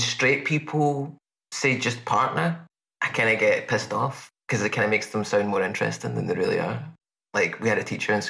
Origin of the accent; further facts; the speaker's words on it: Scotland, United Kingdom; I also feel like it was the best Scottish one, but yeah, I don't really like being hemmed in as just a Scottish person.